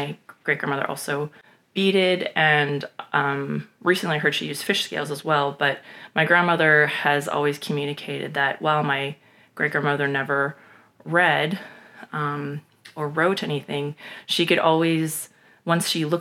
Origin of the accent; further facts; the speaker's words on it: Edmonton, Alberta, Canada; also born or lived in Calgary; I was born in Calgary, in Mokensis, and raised in Amiskwichi, Waskahegan in Edmonton. And my family comes from Fort McMurray, we're Métis.